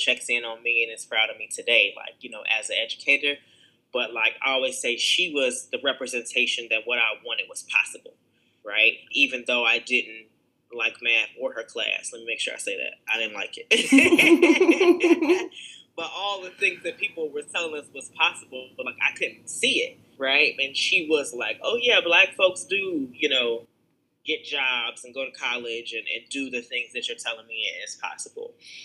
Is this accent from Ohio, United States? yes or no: no; Mount Sterling, Kentucky, United States; also born or lived in Louisville, Kentucky; So I'm really from a town called Mount Sterling, Kentucky, which is like, woo, baby, you know, small. That's where I was born and kind of grew up at. And then at some point I moved to Louisville, Kentucky.